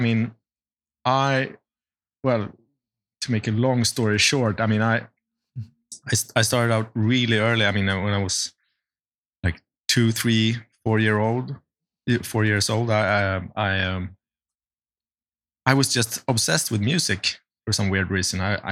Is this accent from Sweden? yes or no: yes; Uppsala, Uppsala County, Sweden; moved away as an adult; now in Stockholm, Sweden; I'm originally from Uppsala, which is university town just an hour from Stockholm, capital of Sweden. So I moved to Stockholm when I was 19, roughly.